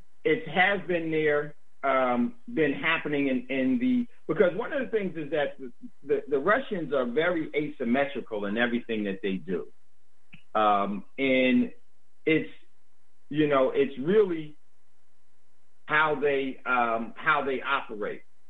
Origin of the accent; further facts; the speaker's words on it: East Coast, United States; because I grew up on the East Coast.